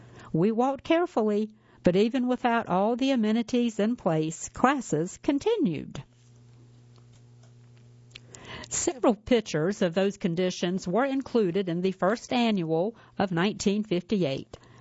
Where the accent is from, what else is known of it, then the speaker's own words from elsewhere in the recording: Orange, California, United States; My older sister Cindy and I grew up in Orange, California during the 1960s and 70s.